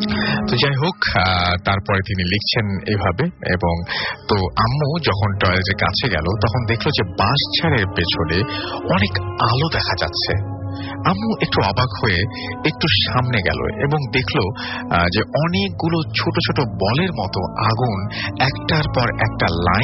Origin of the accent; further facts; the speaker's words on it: Dumuria, Khulna Division, Bangladesh; আমার গ্রামের খুলনা ডুমুরিয়া থানার শেরপুর শরৎপুর গ্রাম